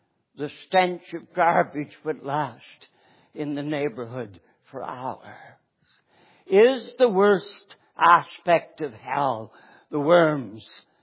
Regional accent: Schenectady, New York, United States; I grew up in Schenectady, New York, and one of my jobs as a boy was to take out the garbage.

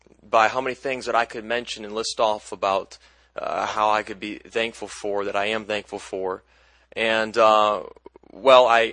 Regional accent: Michigan, United States; I am from Michigan.

